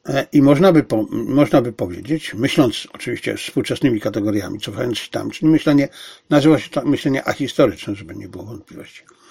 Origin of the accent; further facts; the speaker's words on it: Zabrze, Silesian Voivodeship, Poland; ja jestem Ślązakiem. Pochodzę z miasta Zabrza, urodziłem się w roku 50, a 5 lat wcześniej to samo miejsce nazywało się Hindenburg.